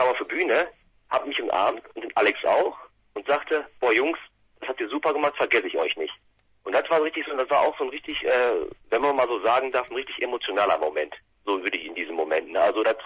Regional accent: Herne, North Rhine-Westphalia, Germany; wir kommen ja aus Herne, Nachbarstadt ist Bochum

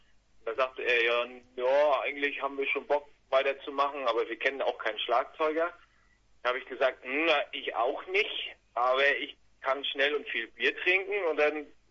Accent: Stralsund, Mecklenburg-Vorpommern, Germany; now in Leipzig, Germany; die Anfänge waren eigentlich ja so vor knapp 5 Jahren, als ich nach Leipzig gezogen bin aus Stralsund. Bin ja auch ein Fischkopf, so wie du, ne?

